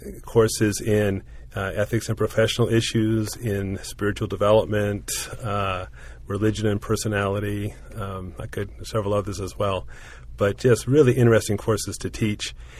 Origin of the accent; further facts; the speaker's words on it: New Hampshire, United States; moved away as an adult; also born or lived in Oklahoma; I am actually a fourth-generation son of Pentecostal preachers, growing up in New England, in New Hampshire, to be exact.